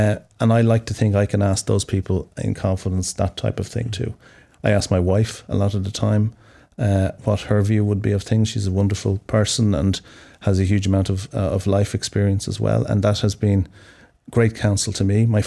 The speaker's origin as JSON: {"language": "English", "country": "Ireland", "said": "And we as Irish people are incredibly good at forming connections and finding a commonality."}